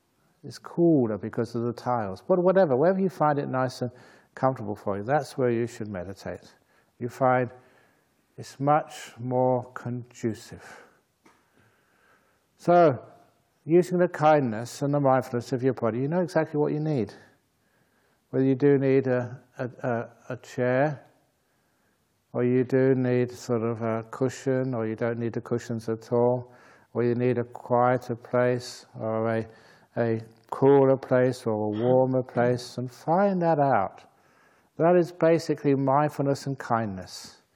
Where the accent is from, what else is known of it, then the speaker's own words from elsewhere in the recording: England, United Kingdom; born there; I was born in England